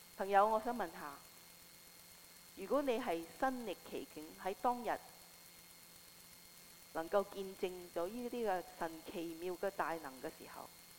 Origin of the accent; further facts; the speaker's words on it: Hong Kong; first language Cantonese; Chinese is a second language; 我们是香港人懂讲广东话，但是要讲国语呢都要很多很多很多的时间，因为不是我们的母语，所以呢很难学的